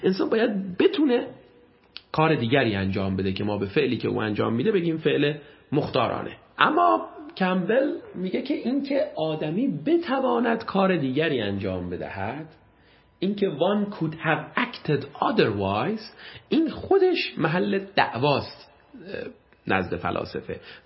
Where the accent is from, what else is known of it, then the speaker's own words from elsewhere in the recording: Shiraz, Fars, Iran; born there; من نمیتونم این رو تغییر بدم که در شهر شیراز متولد شدم،